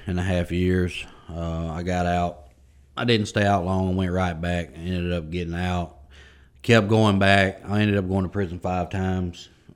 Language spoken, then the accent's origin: English; Boonville, United States; I'm 33 years old, and I'm from Boonville.